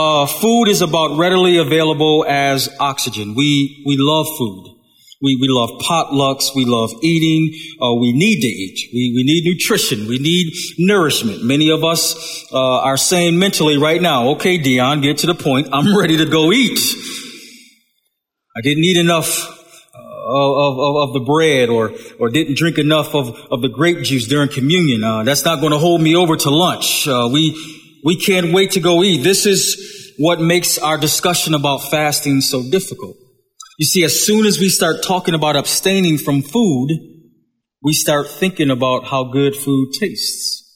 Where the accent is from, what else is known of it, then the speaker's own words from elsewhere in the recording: Buffalo, New York, United States; My hometown of Buffalo is a city that is going the way of many major cities in our country, urban cities.